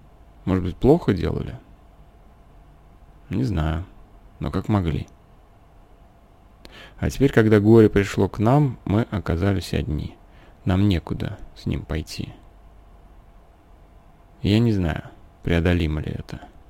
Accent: Ukraine; как украинка

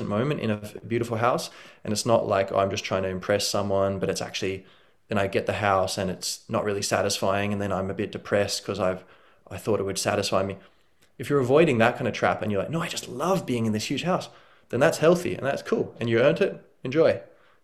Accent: Australia; accent: Australian; now in Ireland; I'm learning Irish. I'm Gaelic a Briste, my broken Irish. But I'm genetically Irish, but I sound Australian, and I'm raised in Australia. Well, I was raised in Australia, and so I am very different in that way.

